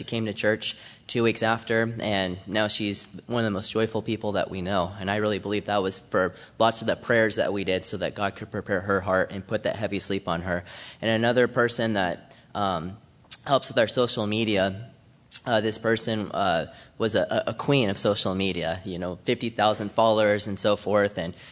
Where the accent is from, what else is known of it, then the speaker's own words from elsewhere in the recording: Colorado, United States; I'm from Colorado